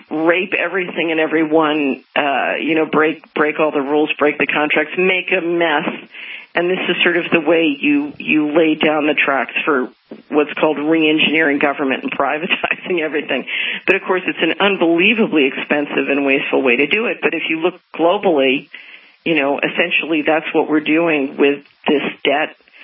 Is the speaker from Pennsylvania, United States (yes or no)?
yes; Philadelphia, Pennsylvania, United States; Well, I grew up in Philadelphia, and I watched HUD fraud and drugs destroy my community that I grew up in as a child